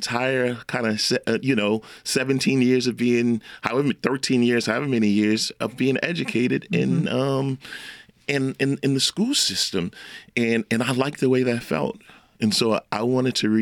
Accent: New Orleans, Louisiana, United States; I did exactly what I knew from growing up in Pigeon Town.

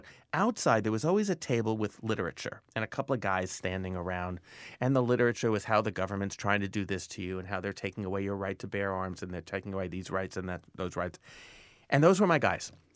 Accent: New York, United States; well, I'm a sociologist from New York.

